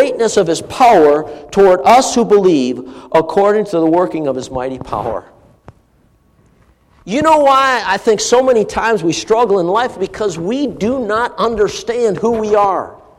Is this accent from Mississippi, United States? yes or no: no; Duluth, Minnesota, United States; When I grew up in Duluth, Minnesota, I didn't grow up in the mountains of Colorado.